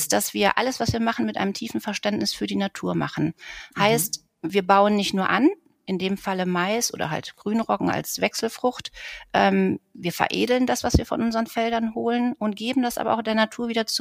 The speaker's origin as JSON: {"language": "German", "town": "Mülheim an der Ruhr", "region": "North Rhine-Westphalia", "country": "Germany", "tie": "born or raised there", "said": "Ich bin in Mülheim an der Ruhr geboren, also im Ruhrgebiet, bin ein Ruhrgebietskind, bin dort aufgewachsen, zur Schule gegangen, habe mein Abitur dort auch gemacht, bin danach ins schöne Münsterland gegangen, um zu studieren."}